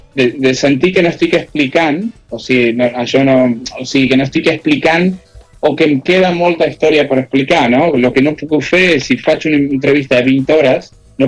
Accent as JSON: {"language": "Catalan", "town": "Mar del Sur", "region": "Buenos Aires Province", "country": "Argentina", "tie": "born or raised there", "second_language": "Catalan", "lives_now": "Spain", "said": "jo soc argentí, vaig criar, bueno, en un poble a Mar"}